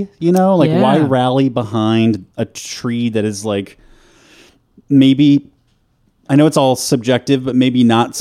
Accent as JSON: {"language": "English", "region": "Oregon", "country": "United States", "tie": "born or raised there", "said": "but I grew up in Oregon and I don't give two shits for how you feel about this tree."}